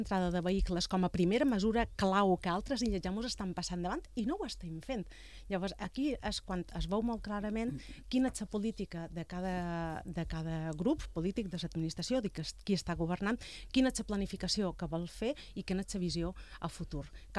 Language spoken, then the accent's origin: Catalan; Es Migjorn Gran, Balearic Islands, Spain; Jo som des Migjorn